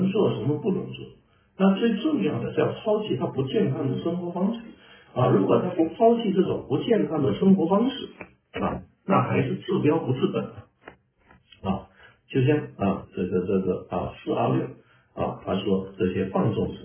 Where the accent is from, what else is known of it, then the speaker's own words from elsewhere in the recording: China; 其实我们中国人好像也是强调四主德啊